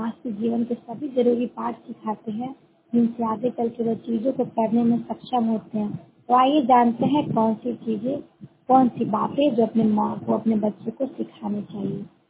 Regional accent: Indore, Madhya Pradesh, India; और मैं प्रखंड इंदौर से हूँ।

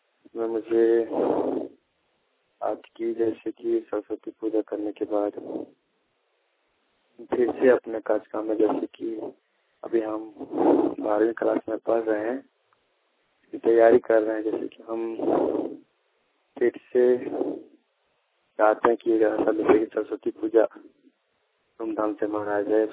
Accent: Jharkhand, India; मैं जरा महाराजगंज से बोल रहा हूँ। मेरा जिला देवघर पड़ता है, राज्य झारखंड है। मैं सारण क्षेत्र से बोल रहा हूँ।

